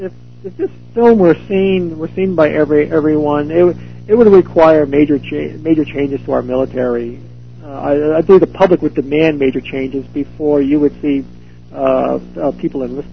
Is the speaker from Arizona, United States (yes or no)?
no; Connecticut, United States; is actually from my hometown back in Connecticut, a little town.